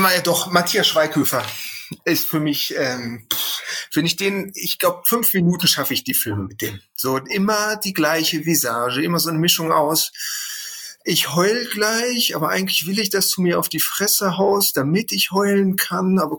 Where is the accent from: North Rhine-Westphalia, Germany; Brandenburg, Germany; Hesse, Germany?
North Rhine-Westphalia, Germany; Bochum; in Bochum bei uns, ich komme aus dem Ruhrpott